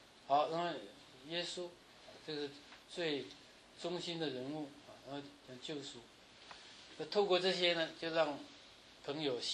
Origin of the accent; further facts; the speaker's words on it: China; 那我们从中国来的